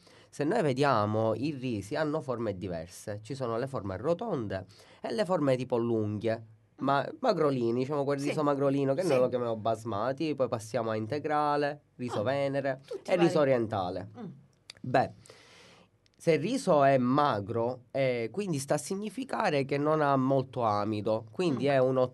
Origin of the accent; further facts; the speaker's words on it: Sicily, Italy; dato che siamo siciliani